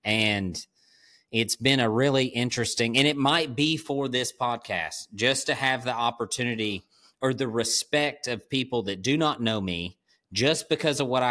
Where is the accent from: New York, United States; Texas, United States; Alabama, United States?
Alabama, United States; They're looking at you like you don't belong here, especially because I'm from Alabama.